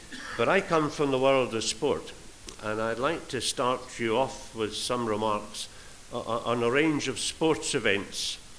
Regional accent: Glasgow, Scotland, United Kingdom; but as a Glaswegian, for me, I promise you, it is a real pleasure.

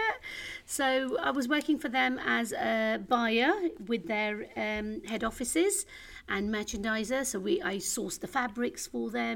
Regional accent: Leicester, East Midlands, United Kingdom; I was born in a city called Leicester. It's East Midlands.

